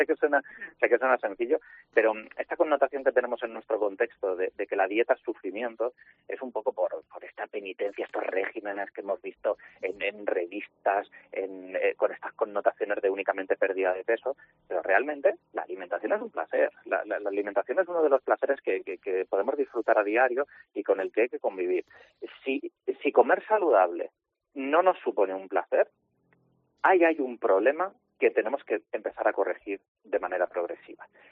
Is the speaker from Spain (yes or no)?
yes; Spain; en el contexto como el español, que somos muy de carne, pescado, en el menú